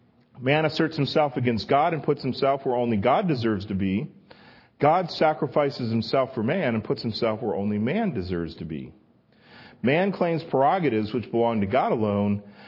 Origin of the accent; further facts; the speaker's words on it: New York, United States; you know, I grew up in New York. I grew up about an hour from here, and, you know, we have four seasons here